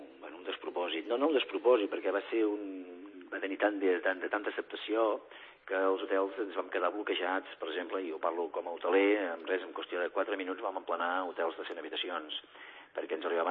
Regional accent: Girona, Catalonia, Spain; com a gironins o com a organitzadors de l'esdeveniment

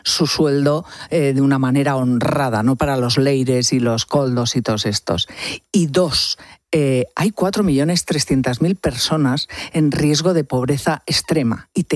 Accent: Spain; Me ofende como española

